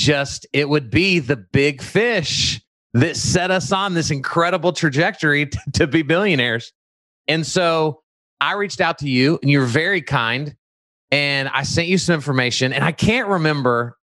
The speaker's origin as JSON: {"language": "English", "region": "Texas", "country": "United States", "said": "So I'm from Dallas-Fort Worth. So we live in Dallas-Fort Worth."}